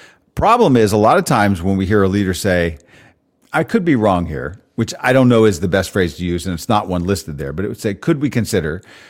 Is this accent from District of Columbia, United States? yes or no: yes; Washington, District of Columbia, United States; which might be different than mine growing up in the Washington, D.C. area.